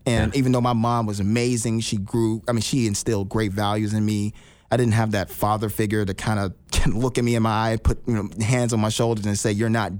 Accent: Chicago, Illinois, United States; And I just mentioned that I grew up Cabrini Green in the West Side of Chicago.

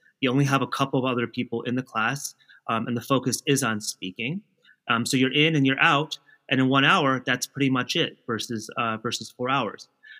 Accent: California, United States; I mean, I'm Chinese American. I am from California. My parents are from Taiwan. I grew up in the States.

